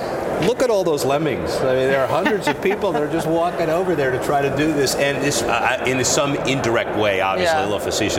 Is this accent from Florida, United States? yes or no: yes; Florida, United States; And everybody knows that I'm from Florida.